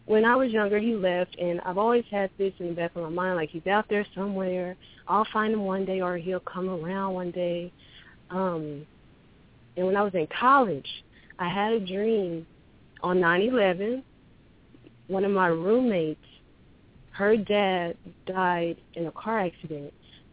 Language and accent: English; Los Angeles, California, United States; from L.A.